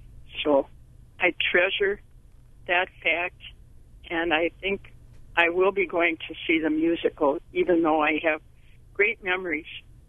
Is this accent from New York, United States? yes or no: no; Illinois, United States; now in Milwaukee, United States; I've only lived in Milwaukee since 1950. I'm an import from Illinois.